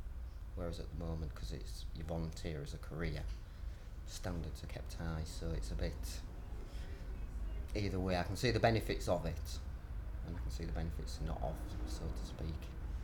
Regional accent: Hull, Yorkshire and the Humber, United Kingdom; I'm 46, and I'm from Hull in Yorkshire.

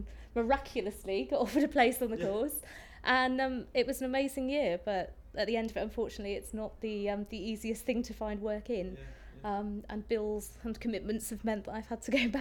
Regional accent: Coalpit Heath, South West England, United Kingdom; I'm from Bristol, a little village just outside of Bristol, Colpit Heath. No one's ever heard of it. It's never been put on the map, unfortunately.

